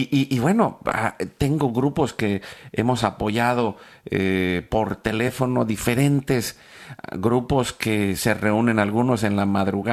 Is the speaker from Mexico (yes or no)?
yes; Mexico; les como buenos mexicanos les echamos porras